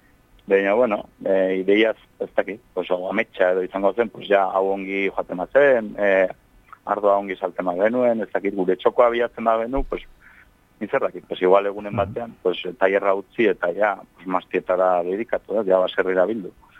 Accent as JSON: {"language": "Basque", "town": "Elizondo", "region": "Navarre", "country": "Spain", "said": "baina hola hor gure Elizondon gure herrian eta hori bain ere"}